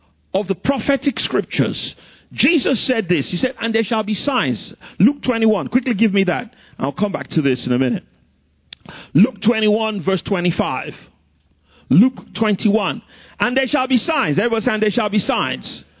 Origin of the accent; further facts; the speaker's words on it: Nigeria; also born or lived in England; we said, "Oh, we're from Nigeria, you know, through England, from Nigeria."